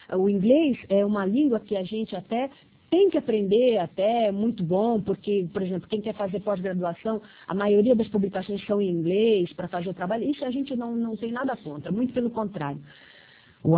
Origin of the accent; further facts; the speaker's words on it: Brazil; mas eu, como brasileira